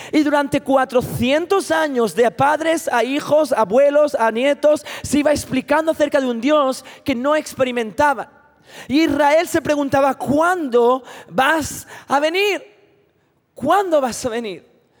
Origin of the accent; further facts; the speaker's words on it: Catalonia, Spain; mi acento español castizo. En verdad soy catalán.